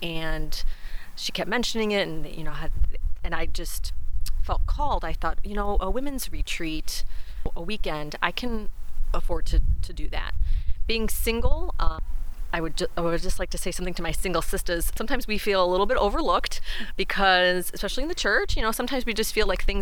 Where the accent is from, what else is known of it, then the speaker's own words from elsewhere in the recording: Cleveland, Ohio, United States; now in Michigan, United States; I'm originally from Cleveland. I moved to Michigan a couple years ago, so I'm in the Archdiocese of Detroit